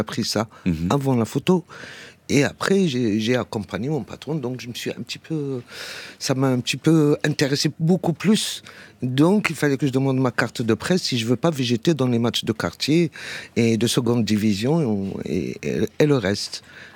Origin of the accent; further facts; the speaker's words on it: Morocco; J'ai grandi au Maroc, j'étais l'aîné de 7 enfants, donc 6 garçons.